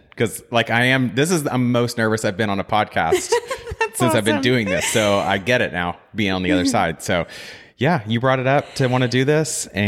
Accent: El Reno, Oklahoma, United States; So I grew up in El Reno, smaller town about 30 minutes west of Oklahoma City.

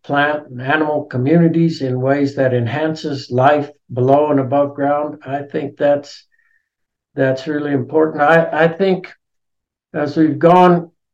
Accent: Salida, United States; I think when I grew up in Salida

